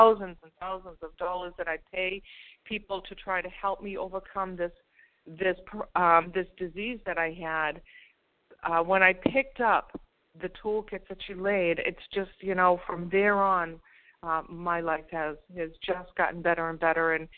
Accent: Massachusetts, United States; I'm from Massachusetts, recovered compulsive overeater, and grateful to be here.

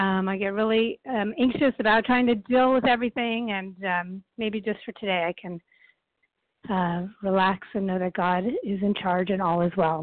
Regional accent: California, United States; recovered compulsive eater. And I'm from California, but I'm in Boston right now.

